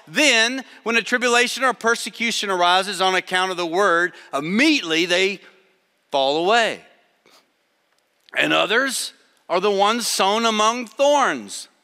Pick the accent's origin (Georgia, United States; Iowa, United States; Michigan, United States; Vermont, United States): Georgia, United States; Atlanta; I said, no, I'm from Atlanta.